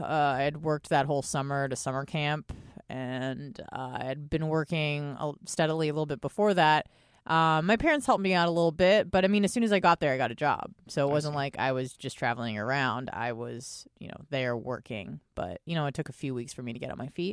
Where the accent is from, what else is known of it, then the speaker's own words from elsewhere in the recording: San Diego, California, United States; also born or lived in Israel; Well, I was born in Israel, moved to the States when I was a baby with my parents to California. Then from there, I stayed in California or in San Diego till I was 18